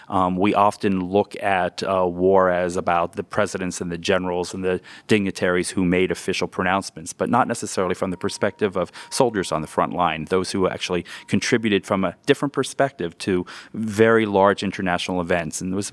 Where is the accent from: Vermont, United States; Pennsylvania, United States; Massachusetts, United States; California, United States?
Pennsylvania, United States; So after a long career, I decided to come back to my hometown, make a contribution to the history of the folks that I grew up with. My dad worked at Edgar Thompson. My grandfather worked in the mills at Rankin, and this is home base for me.